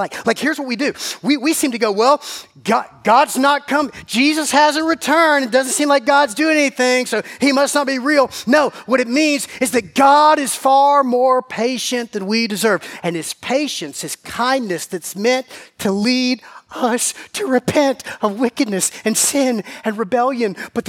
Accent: Warner Robins, Georgia, United States; I'm 8 years old, and I'm growing up in Warner Robins, Georgia. We're living on Dimitri Avenue, Warner Robins, Georgia.

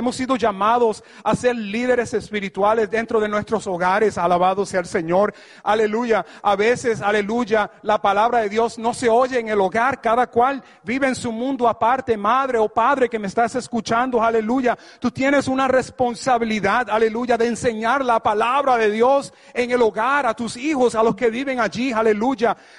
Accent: United States; born there; yo nací aquí en Estados Unidos, aleluya, pero por encima de ser americano o norteamericano, de padres puertorriqueños

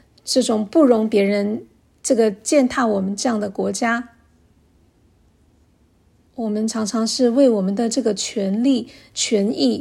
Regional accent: Canada; 我们是加拿大人，我们不这个庆祝美国的这个十一月的感恩节

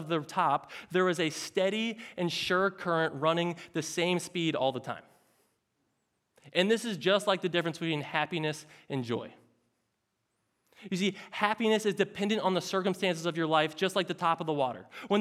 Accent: Philadelphia, Pennsylvania, United States; I grew up in Philadelphia on the banks of the Delaware River.

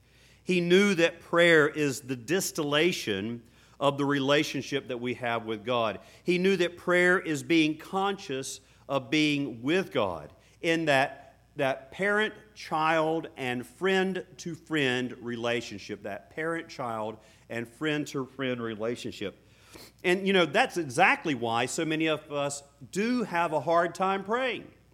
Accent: Hamlet, North Carolina, United States; And it was back in my hometown of Hamlet, North Carolina.

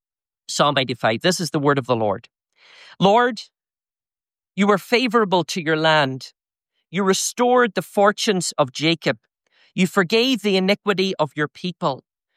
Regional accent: Northern Ireland, United Kingdom; moved away as an adult; also born or lived in Hamilton, Canada; now in Canada; Both … and I originate from Northern Ireland. If you say we're Scottish, we'll forgive you. If you say we're English, that's unforgivable.

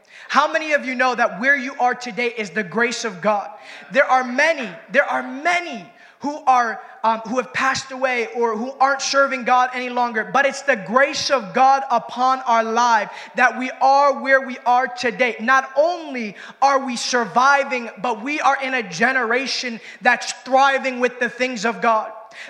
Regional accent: Waterbury, Connecticut, United States; I'm from Waterbury, Connecticut, so this is home. This is home.

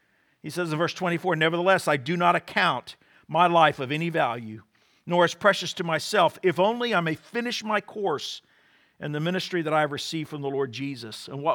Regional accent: United States; Don't stone me this morning. I'm an American.

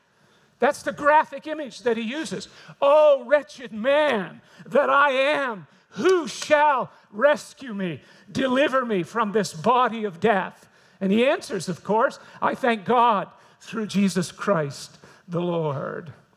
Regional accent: New Brunswick, Canada; I'm a New Brunswick boy. I grew up in the Holy Land. The other Holy Land

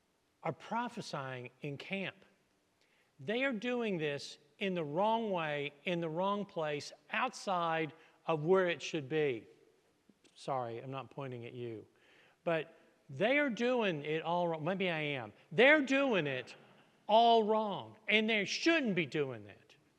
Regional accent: Virginia, United States; Virginia. There were at least three accents in my hometown, and one of them was the preferred, kind of like RP in English.

